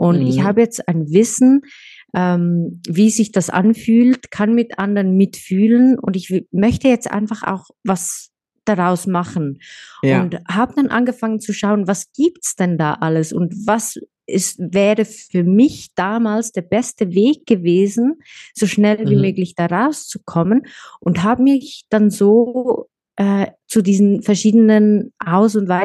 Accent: Switzerland; ich komme aus der Schweiz

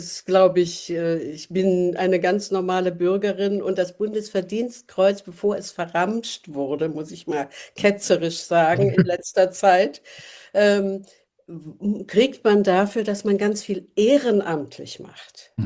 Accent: Munich, Bavaria, Germany; born there; ich bin in München geboren, ein echtes Münchner Kindl, aber nur die ersten paar Lebensjahre.

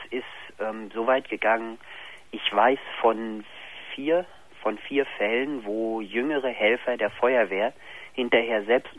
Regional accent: Ulm, Baden-Württemberg, Germany; Nee, ist ein bisschen weit weg. Ich komme aus Ulm.

